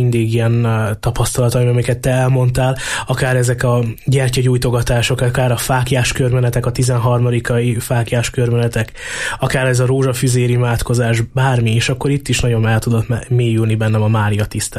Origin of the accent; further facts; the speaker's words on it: Southern Slovakia, Slovakia; felvidéki vagyok